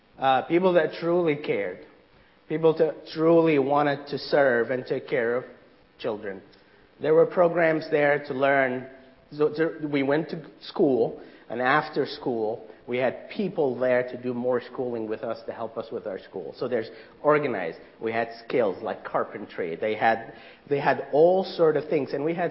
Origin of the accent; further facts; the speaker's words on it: Egypt; the place I grew up in back in Egypt.